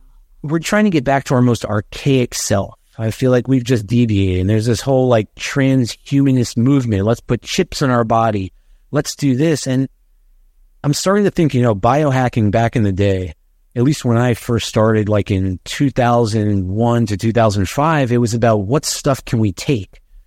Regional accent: Miami, Florida, United States; Because I grew up in Miami. You know, we had the beach, if you call that nature.

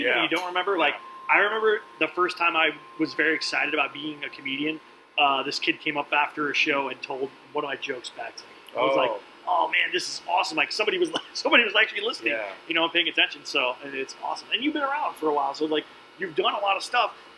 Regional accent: Texas, United States; No, I grew up in Texas, so I listened to way too much country music growing up.

